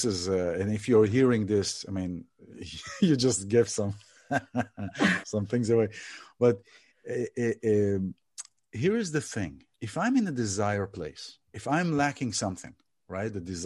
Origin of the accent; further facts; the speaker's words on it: Israel; we grew up in Israel, we've seen things